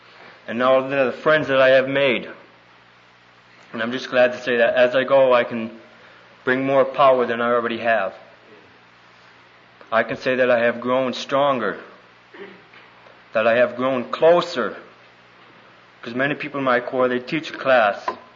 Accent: Torrington, Connecticut, United States; I'm from Connecticut in Winston, Torrington. You may not have heard of it. Torrington.

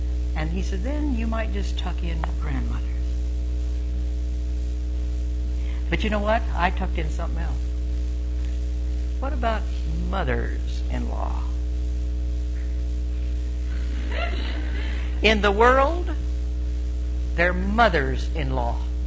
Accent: Southern United States, United States; And I being a Southerner, all my life, I heard my mother or my father or both say

